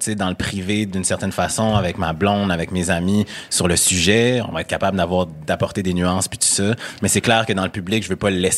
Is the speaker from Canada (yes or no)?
yes; Sainte-Foy, Quebec, Canada; je viens de Sainte-Foy, je le dis souvent, j'ai grandi. La seule personne noire dans ma vie pendant un long moment, ça a été mon frère